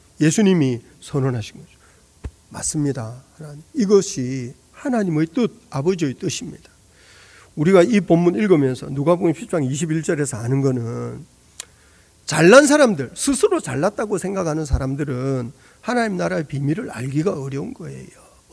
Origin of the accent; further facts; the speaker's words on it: Busan, South Korea; 부산에서 자랐어요. 40년을.